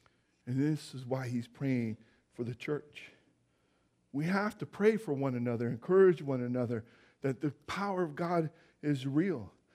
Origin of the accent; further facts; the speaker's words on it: United States; as an American, I'm uncertain.